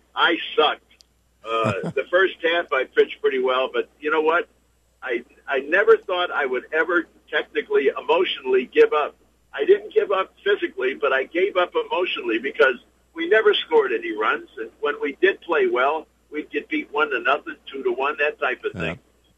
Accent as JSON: {"language": "English", "town": "Chicago", "region": "Illinois", "country": "United States", "tie": "born or raised there", "said": "Of course, you know, I grew up in Chicago, and while I lived in Chicago, Mantle was the icon of Major League Baseball"}